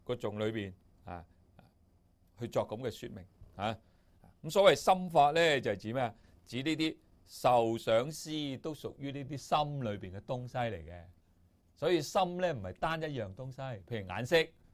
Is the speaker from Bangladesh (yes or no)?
no; China; 我们中国人就说什么？一个人一死呢，个魂魄走了出来了